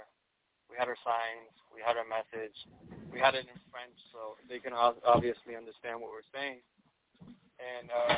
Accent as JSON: {"language": "English", "town": "Arecibo", "country": "Puerto Rico", "tie": "born or raised there", "said": "Oh, well, I'm from Puerto Rico. I was born and raised in Arecibo."}